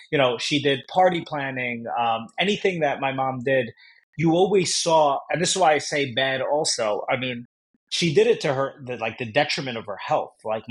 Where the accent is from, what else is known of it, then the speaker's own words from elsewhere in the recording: New York, United States; now in New Jersey, United States; Well, New York. I live in Jersey now. Yeah. But I was born and raised in New York.